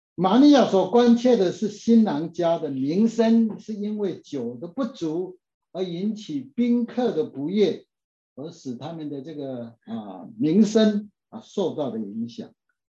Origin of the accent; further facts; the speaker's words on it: China; 因为我是中国人的背景，然后我心中就起了很大很大的震撼